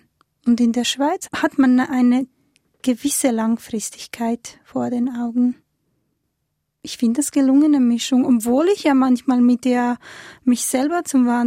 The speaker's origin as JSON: {"language": "German", "country": "Bosnia & Herzegovina", "tie": "born or raised there", "lives_now": "Switzerland", "said": "Oder Ex-Jugoslawien, weil ich bin ja in Ex-Jugoslawien aufgewachsen eigentlich."}